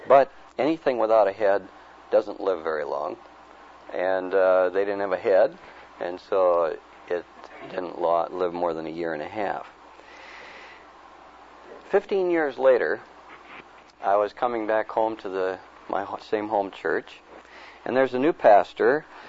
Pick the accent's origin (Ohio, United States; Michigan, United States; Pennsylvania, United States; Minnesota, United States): Minnesota, United States; Minneapolis; I'm from Minneapolis, Minnesota, and on one of my visits back to Minneapolis, I was on my way to Okinawa, my wife and my little daughter and I.